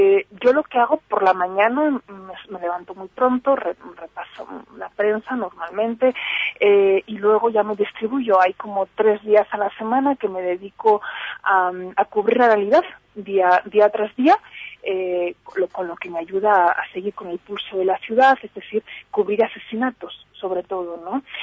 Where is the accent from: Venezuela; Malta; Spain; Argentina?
Spain; now in Ciudad Juárez, Mexico; yo vengo, como ves por este acento, de España, pero yo creo que en mi país, en la tierra que me dio a nacer, se ha perdido la alegría por vivir.